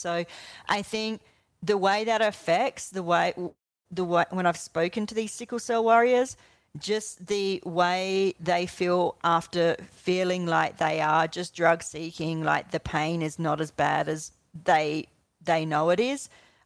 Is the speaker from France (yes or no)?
no; Adelaide, South Australia, Australia; Oh, I'm from Adelaide.